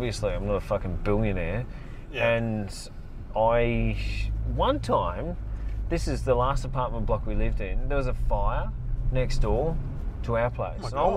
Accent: Brisbane, Queensland, Australia; now in Sydney, Australia; When I moved to Sydney, I'm from Brisbane. I moved to Sydney

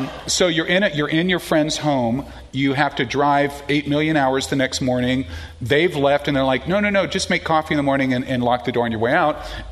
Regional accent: United States; Become very defensive about this as American.

